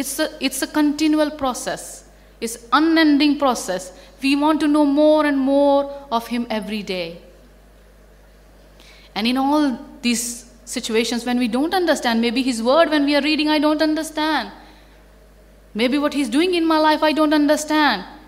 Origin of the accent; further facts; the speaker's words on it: India; moved away as an adult; When I came from India, you know, God called me.